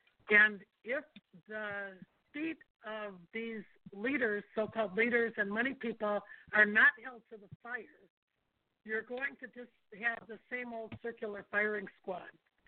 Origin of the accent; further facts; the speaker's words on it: Minneapolis, Minnesota, United States; I'm a Minnesotan. I was born and raised in the 5th District.